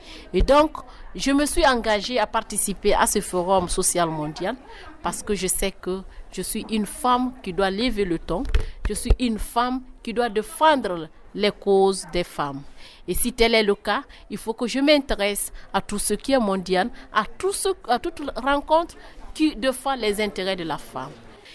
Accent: Guinea; Je viens de la Guinée

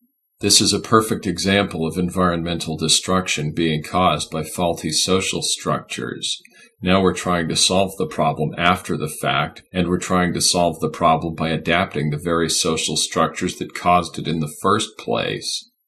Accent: East Coast, United States; I grew up on the East Coast and so did my mother.

